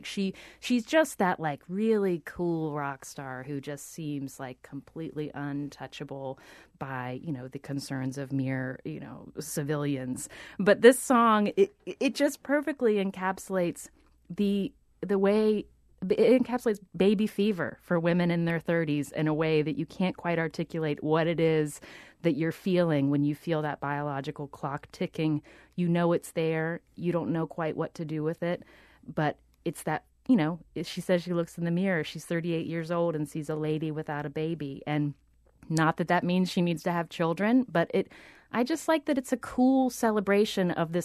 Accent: Charleston, West Virginia, United States; Well, I'm from Charleston, and absolutely. I mean, this is like something West Virginia, you just can't quite get it out of your rearview mirror.

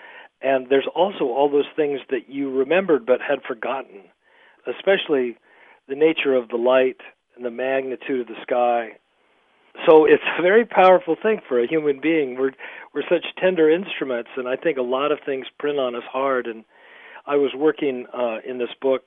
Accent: Utah, United States; When I grew up in Utah, Park City was still an old, rough mining town, kind of vacant.

